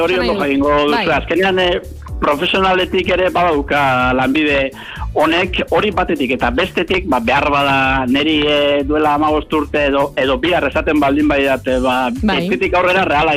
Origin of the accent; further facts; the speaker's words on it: Elgeta, Basque Country, Spain; ni gipuzkoarra naiz, ni elgetarra naiz, oso arrona gainera horrena